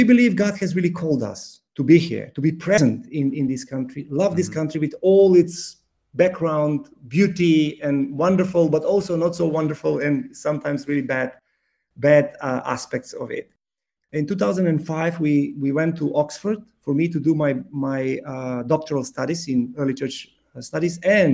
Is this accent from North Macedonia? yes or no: yes; North Macedonia; also born or lived in Croatia; I come from Macedonia, was born and raised here, but I studied in Croatia for 4 years and almost 5 years.